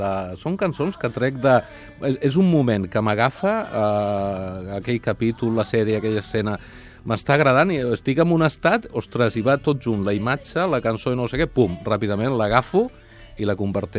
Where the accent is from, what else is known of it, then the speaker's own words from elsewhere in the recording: Sant Boi de Llobregat, Catalonia, Spain; Sant Boià.